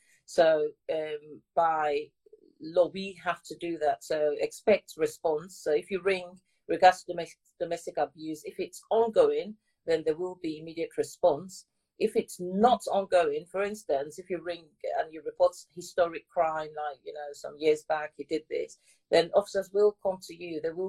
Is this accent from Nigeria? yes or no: yes; Delta, Nigeria; I'm actually originally from Delta State, and my husband is from Enugu State. So the Igbo you heard me speaking, I had to learn it.